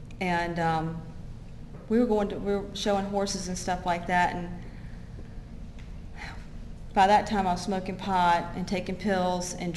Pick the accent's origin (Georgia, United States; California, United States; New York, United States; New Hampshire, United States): Georgia, United States; Atlanta; also born or lived in Carrollton; We lived in the city. I grew up in Atlanta, went to Lovett School for elementary school